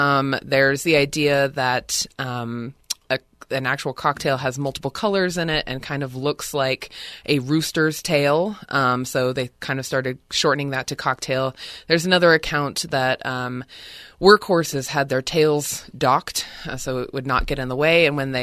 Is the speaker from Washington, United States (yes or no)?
yes; Seattle, Washington, United States; I'm from Seattle, and in Seattle, Portland, San Francisco, New York, in the last 10 years there's been this huge cocktail trend happening